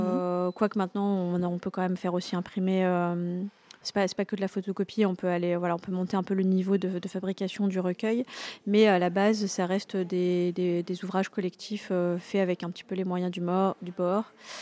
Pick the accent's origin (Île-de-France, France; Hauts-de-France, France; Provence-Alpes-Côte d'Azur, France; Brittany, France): Île-de-France, France; Drancy; Je viens de Drancy, Île-de-France.